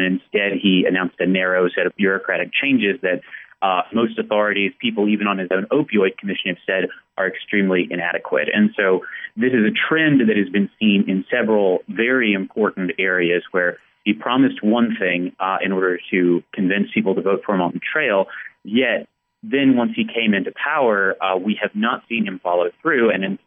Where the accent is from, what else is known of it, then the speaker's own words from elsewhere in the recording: North Carolina, United States; or 14% in my home state of North Carolina.